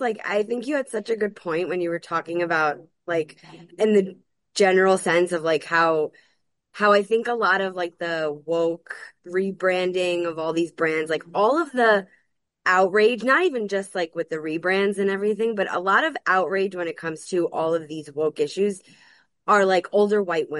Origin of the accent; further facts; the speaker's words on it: New York City, New York, United States; I'm born and raised in New York City, and half of my family is like progressive.